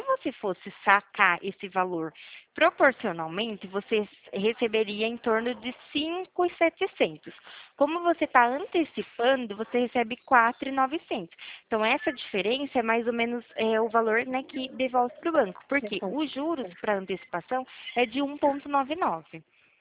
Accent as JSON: {"language": "Portuguese", "town": "Araras", "region": "São Paulo", "country": "Brazil", "said": "Só que não tem o banco físico aqui, em Araras, mas eu sou"}